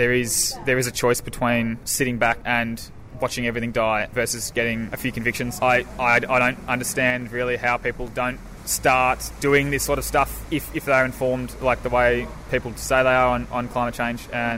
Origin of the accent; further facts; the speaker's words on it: Melbourne, Victoria, Australia; So I'm from Melbourne myself.